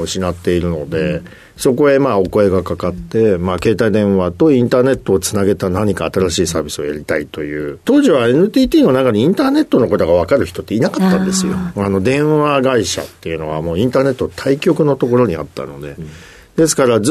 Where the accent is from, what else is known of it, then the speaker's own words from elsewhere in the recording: Yokohama, Kanagawa, Japan; born there; 父親が転勤族だったので、はい、生まれたところは横浜市なんですが、2歳までしかいなかったので、うん、記憶にはないです